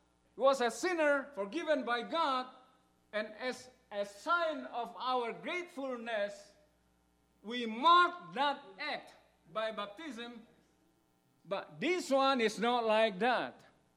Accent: Indonesia; I come from Indonesia. It's a country which, to some extent, many Christians are in persecution.

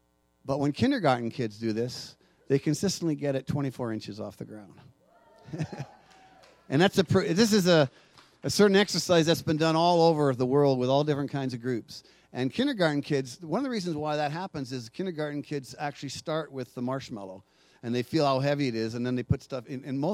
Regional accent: Alberta, Canada; We're from Alberta, right?

